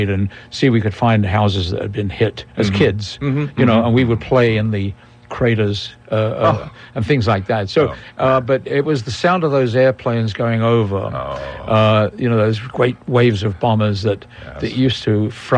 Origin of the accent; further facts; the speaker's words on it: London, United Kingdom; born there; I was born in London in July 1939